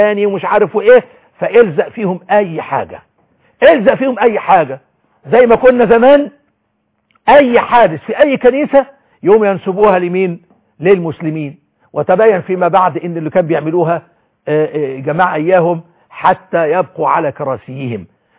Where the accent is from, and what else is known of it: Egypt